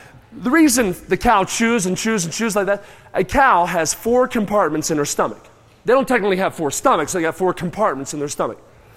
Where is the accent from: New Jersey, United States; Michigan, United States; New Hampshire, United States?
New Jersey, United States; Where I grew up in New Jersey, I worked on a farm